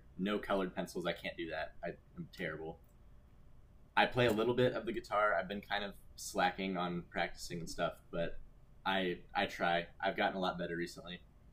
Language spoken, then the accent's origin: English; Nebraska, United States; I'm originally from Nebraska